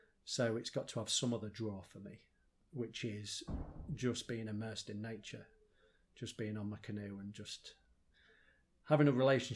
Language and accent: English; Yorkshire and the Humber, United Kingdom; I grew up on Hotney Clay, which is kind of on the outskirts of town. And then I moved into Wybers Wood, which sits alongside our River Freshney and the Freshney Valley.